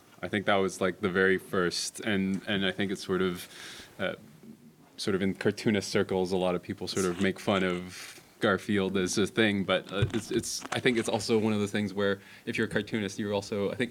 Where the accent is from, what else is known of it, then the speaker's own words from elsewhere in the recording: Hong Kong; because I was growing up in Hong Kong, so I had a lot of access to different kinds of comics.